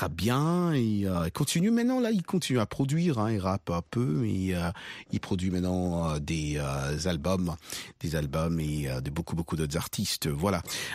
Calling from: DR Congo; qui est au Burundi, mais je suis de la RDC

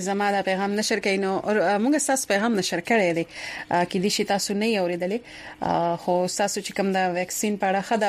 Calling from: Dubai, United Arab Emirates; زه د دوبۍ نه یم پردیس کې

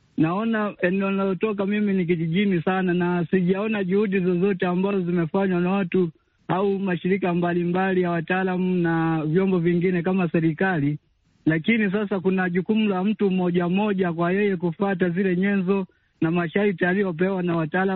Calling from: Nyamwale, Geita, Tanzania; natokea Nyamwale mkoani Geita hapa nchini Tanzania.

